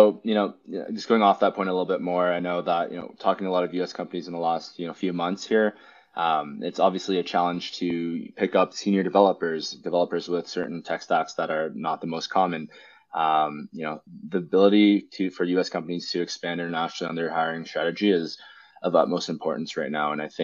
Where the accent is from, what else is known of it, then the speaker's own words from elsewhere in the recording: Canada; like we met, like we grew up in Canada.